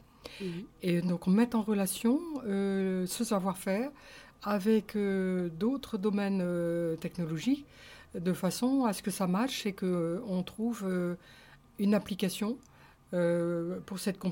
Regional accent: Roubaix, Hauts-de-France, France; je me suis souvenu de mes origines parce que je suis de Roubaix. Et j'ai eu envie de toucher à l'univers du textile. J'ai grandi entouré de toutes les cheminées d'usines à Roubaix.

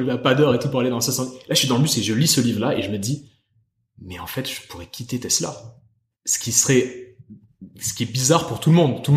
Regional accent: Toulouse, Occitanie, France; Moi, je suis toulousain.

